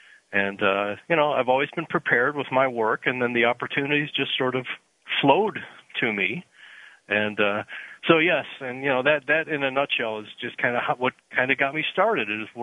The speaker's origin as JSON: {"language": "English", "town": "Depew", "region": "New York", "country": "United States", "tie": "born or raised there", "said": "I grew up in a suburb of Buffalo, New York, called Depew, New York."}